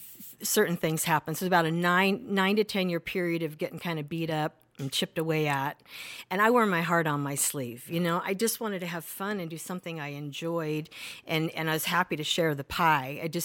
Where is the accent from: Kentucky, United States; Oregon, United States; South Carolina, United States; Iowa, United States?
Oregon, United States; I was in LA for 4 years. I'm from Oregon, want to get a little closer to home.